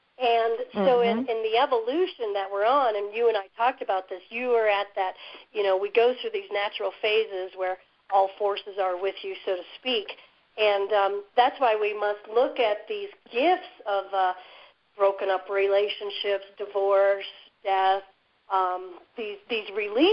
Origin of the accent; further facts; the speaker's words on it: Toledo, Ohio, United States; moved away as an adult; you know, where I grew up in Toledo, was not even heard of. So when I was about 20, I fled.